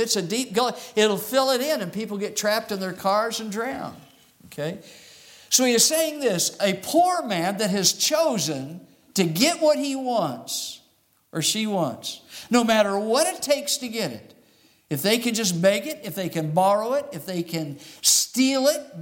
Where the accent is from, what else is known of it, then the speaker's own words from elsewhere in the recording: Phoenix, Arizona, United States; I grew up in Phoenix most of the time, and in Phoenix, they're terrible about having ditches.